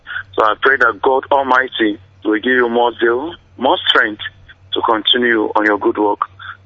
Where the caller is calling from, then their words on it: Awka, Anambra, Nigeria; I'm calling from Anambra State here, Nigeria.